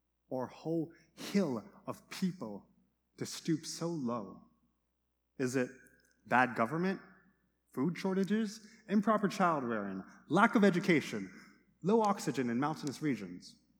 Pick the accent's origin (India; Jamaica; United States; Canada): Canada; I'm Canadian. All I do is say sorry.